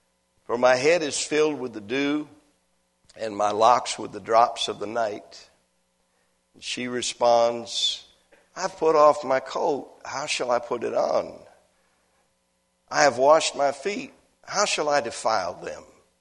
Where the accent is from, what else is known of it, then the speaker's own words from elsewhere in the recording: Michigan, United States; Now, I grew up in Michigan, and I can remember when I was probably about 8 or 9